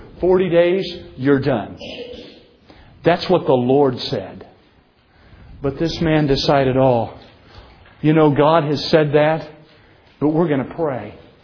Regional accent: United States; I want you to understand tonight, as an American, as a born-again Christian, I look at my own nation and I am very concerned tonight.

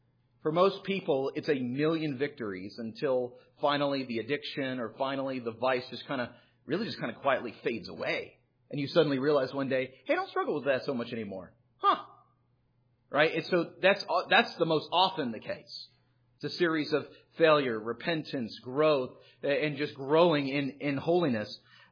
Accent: California, United States; We grew up in Southern California. We'd go camping at the beach.

